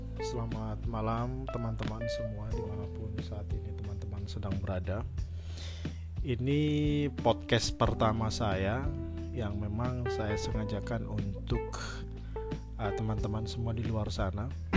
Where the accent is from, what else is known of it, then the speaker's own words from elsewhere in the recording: Surabaya, East Java, Indonesia; accent: medok; Saya dari Surabaya. Kelihatan bahasanya, logatnya masih mendok banget.